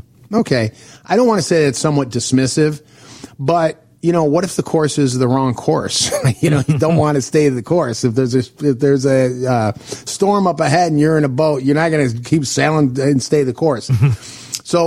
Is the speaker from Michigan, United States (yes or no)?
yes; Detroit, Michigan, United States; I'm originally from Detroit, so don't get mad. I'm a Lions fan.